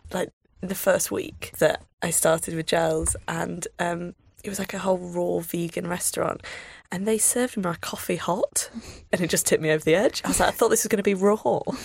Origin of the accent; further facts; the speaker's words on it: Grimsby, Yorkshire and the Humber, United Kingdom; now in London, United Kingdom; I mean, I'm from Grimsby, okay, where the staple dish is fish and chips.